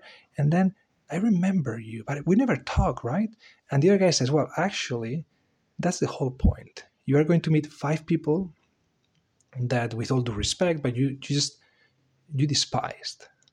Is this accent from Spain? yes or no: yes; Spain; I'm from Spain originally